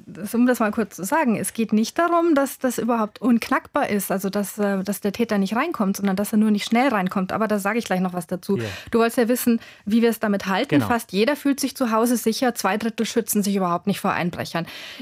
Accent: Rosenheim, Bavaria, Germany; Dafür passiert am wenigsten in Bayern, ganz besonders in meiner Heimatstadt Rosenheim.

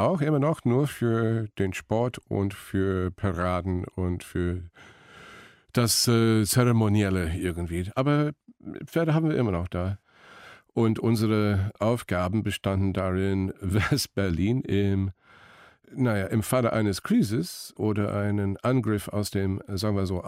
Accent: Scotland, United Kingdom; German is a second language; Ich bin Schotte. Sehr stolz darauf.

